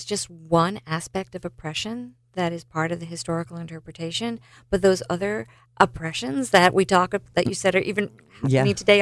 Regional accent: Louisiana, United States; Where I'm from Louisiana, I could speak firsthand

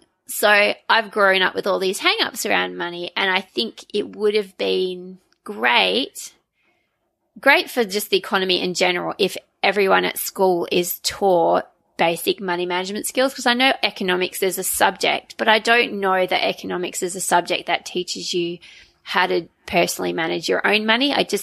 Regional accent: Australia; also born or lived in Trinidad and Tobago; We had the lives where I was born in Trinidad and Tobago in the Caribbean, and when we lived there, we had money, and then we moved to Australia, and then we didn't.

